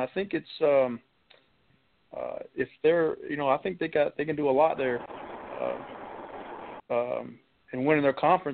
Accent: Oregon, United States; And, oh, by the way, I'm from Oregon.

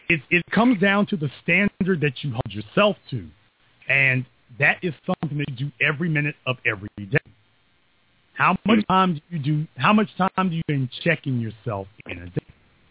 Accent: the South, United States; accent: southern; know how much effort and concentration that it takes me to monitor myself and make sure I don't slip into my southern accent?

